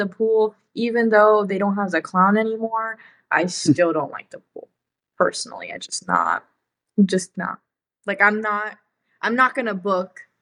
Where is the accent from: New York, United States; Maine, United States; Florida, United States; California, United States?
Florida, United States; Maybe I'm a little bit biased, because as someone who was born and raised in Florida